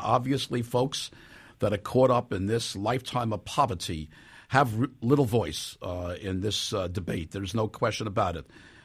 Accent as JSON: {"language": "English", "town": "Brooklyn", "region": "New York", "country": "United States", "tie": "born or raised there", "said": "Grew up in Crown Heights."}